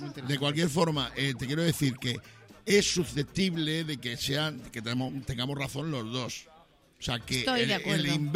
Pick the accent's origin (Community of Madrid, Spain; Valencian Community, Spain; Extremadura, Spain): Extremadura, Spain; Porque Extremadura, yo soy de Extremadura, por eso tengo que poner en valor estas cosas.